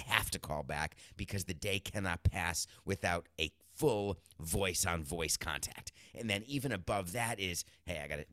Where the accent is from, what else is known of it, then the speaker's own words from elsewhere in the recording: New York City, New York, United States; also born or lived in Milwaukee; So I was born in Milwaukee and I moved out of Milwaukee forcefully, but no problem. Grew up in New York, couldn't be happier to be a New Yorker.